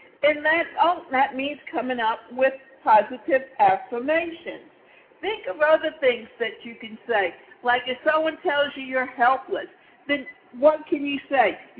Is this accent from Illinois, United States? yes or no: no; Atlanta, Georgia, United States; now in Deerfield Beach, United States; And especially when I come from Atlanta and end up in Deerfield Beach, Florida, and in Florida, they don't have a rail system that hooks into a bus system.